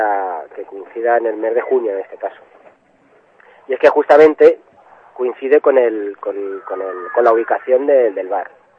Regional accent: Leganés, Community of Madrid, Spain; que los que somos de Leganés lo recordaremos

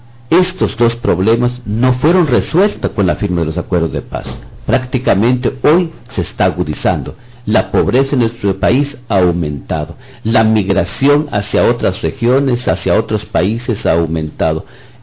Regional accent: Guatemala; now in Spain; Pues estamos aquí en el país Valencia para dar a conocer nuestro trabajo que realizamos en Guatemala.

